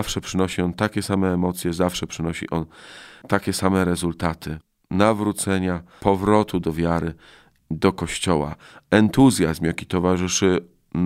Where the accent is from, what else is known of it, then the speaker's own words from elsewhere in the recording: Ostrów Wielkopolski, Greater Poland Voivodeship, Poland; Ostrów Wielkopolski, moja rodzinna miejscowość